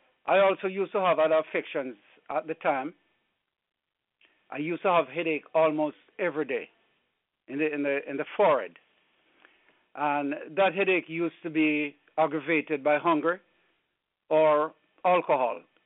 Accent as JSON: {"language": "English", "country": "Jamaica", "tie": "born or raised there", "said": "when I'm a young man growing up in Jamaica by my grandfather while we used to be on the farm."}